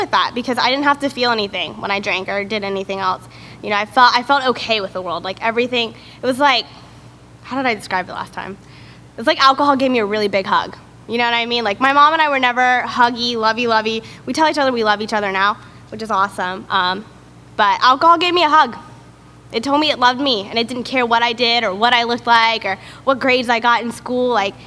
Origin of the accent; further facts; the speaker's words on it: Lakeland, Florida, United States; born there; But I was born in Lakeland, and for those of you who can't tell by the way I look, I'm half Asian. My mom is fresh off the boat Asian.